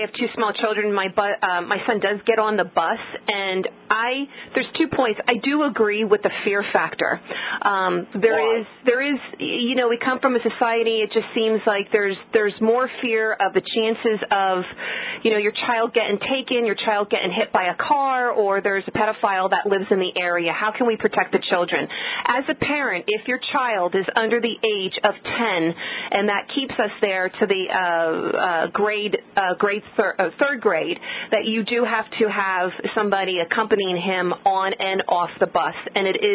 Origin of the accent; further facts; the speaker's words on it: Allentown, United States; I lived, you know, I'm from Allentown, and I walked pretty darn far.